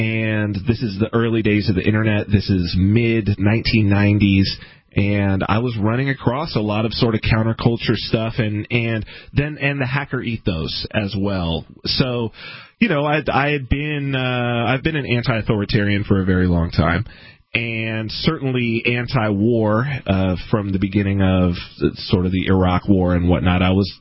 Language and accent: English; California, United States; I'm from Southern California.